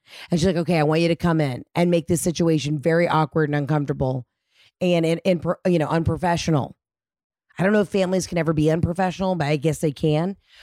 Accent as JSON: {"language": "English", "town": "Boston", "region": "Massachusetts", "country": "United States", "tie": "born there", "said": "So in 1947, when I came into the world, I was born in Boston, Massachusetts. My father was a plasterer."}